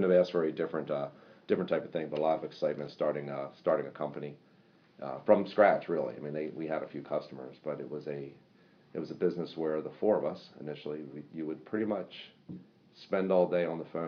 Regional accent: Baltimore, Maryland, United States; I'm kind of born and raised in the Baltimore area, kind of the northeast side of town. Raised by a single parent, lived in a little two-bedroom apartment, and went to high school locally at Loch Raven

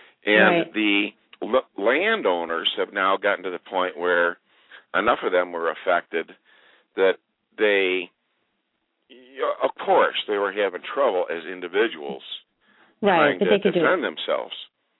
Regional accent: Chicago, Illinois, United States; I grew up here in Chicago, you know, in the 60s and Daley and the whole thing.

